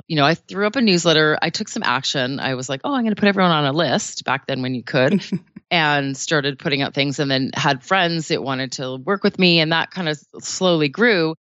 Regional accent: Canada; I'm Canadian, I get to say niche.

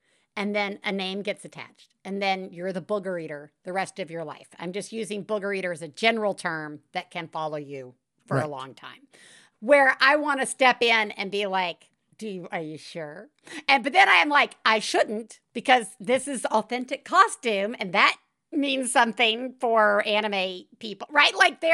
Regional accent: Deep South, United States; growing up in the Deep South and the girl who came to my sister's Halloween party dressed as Eve

